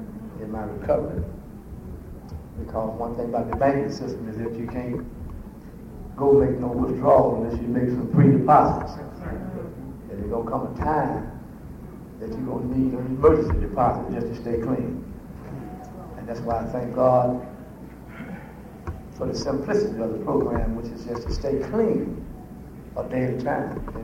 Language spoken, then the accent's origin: English; Alabama, United States; now in Washington, United States; I'm from Alabama, and I now live in D.C.